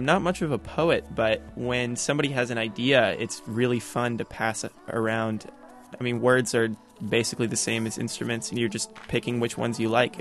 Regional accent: Spokane, Washington, United States; I grew up in Spokane, but Seattle was obviously my backyard, the Olympic National Park, Cascades

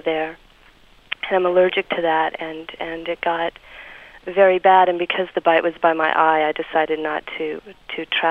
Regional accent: California, United States; also born or lived in Hamburg / Paris; I'm from California, but I've lived in other colder places. I've lived in Hamburg and I've lived in Paris.

